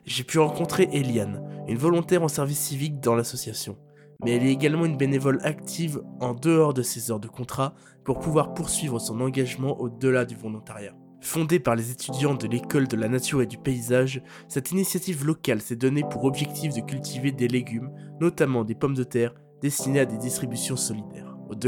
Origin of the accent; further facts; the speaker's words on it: Blois, Centre-Val de Loire, France; j'ai 19 ans et je viens de Blois.